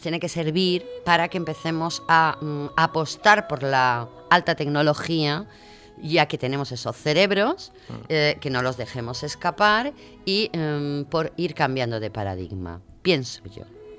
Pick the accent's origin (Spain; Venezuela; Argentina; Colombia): Spain; debido a quizás nuestros 40 años franquistas, los españoles, digamos, incluso entramos en Europa y en el mundo